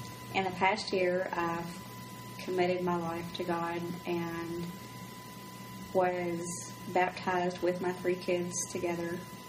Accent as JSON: {"language": "English", "town": "Owensboro", "region": "Kentucky", "country": "United States", "tie": "born or raised there", "said": "I grew up here in Owensboro. I went to Apollo."}